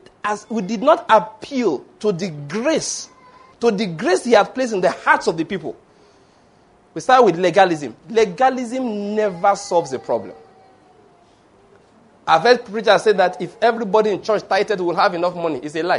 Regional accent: Ondo, Nigeria; I'm from Ondo State by birth, you know.

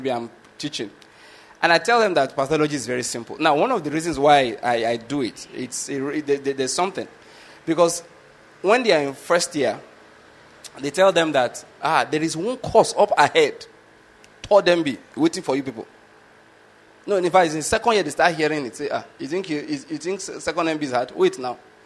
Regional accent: Nigeria; first language Yoruba; English is a second language; You did Yoruba, which is my native language.

